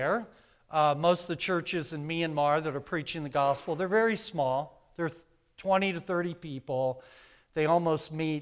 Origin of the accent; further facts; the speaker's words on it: Oregon, United States; So I'm from Oregon, just outside of Portland, and, you know, state of Oregon.